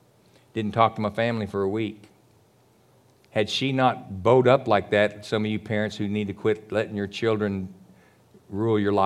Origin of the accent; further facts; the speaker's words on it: El Paso, Texas, United States; born there; also born or lived in New Mexico; and I was born in El Paso. And I actually graduated high school in El Paso.